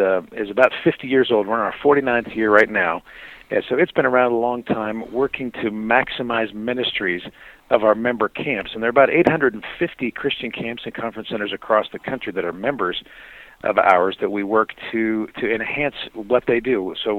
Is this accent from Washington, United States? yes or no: yes; Washington, United States; Actually, I was raised in Washington State, and so there were transportation costs to get across the state and on a ferry boat